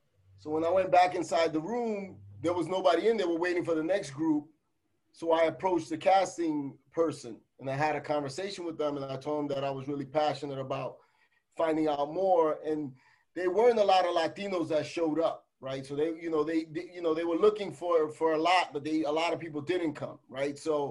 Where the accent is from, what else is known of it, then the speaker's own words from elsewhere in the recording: Bronx, New York, United States; But, we grew up in a bad neighborhood. We grew up in the Bronx, two blocks away from Yankee Stadium.